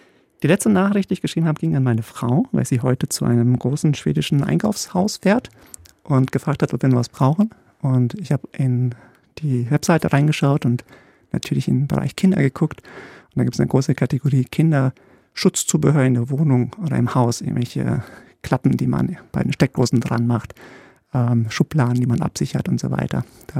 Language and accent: German; Poland; born there; moved away; Ich bin in Polen geboren worden